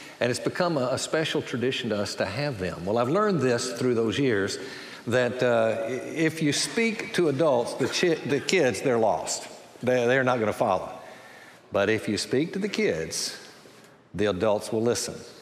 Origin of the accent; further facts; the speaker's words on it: Alabama, United States; I was 13 years of age. I grew up in the North Alabama region, and in that area, there were various rock quarries